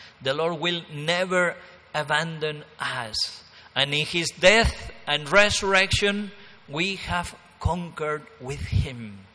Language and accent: English; Spain; English is a second language; You can see that I'm from Spain, always quoting Spanish saints.